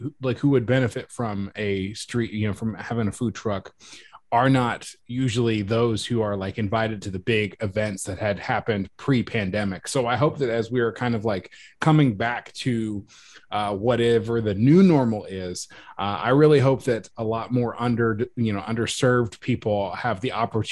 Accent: California, United States; I grew up in the Bay Area, and there's a very big culture around that.

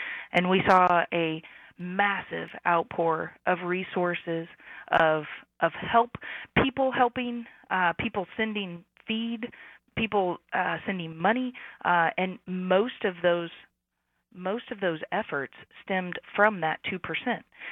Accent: Sedalia, Missouri, United States; Well, I was born and raised in Sedalia, Missouri, and report now down in Southwest Missouri in Monette, and serve dairies across the state.

